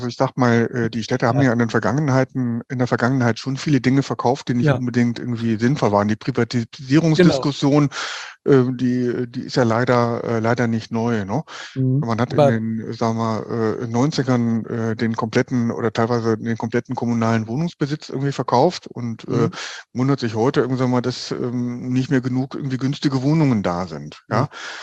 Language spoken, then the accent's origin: German; Düsseldorf, North Rhine-Westphalia, Germany; now in Cologne, Germany; Ich komme aus Düsseldorf, gebürtig.